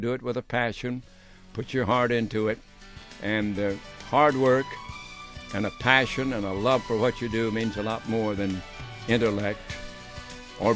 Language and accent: English; Michigan, United States; I'll still be with you living my life in Michigan, my home state, surrounded by family and friends.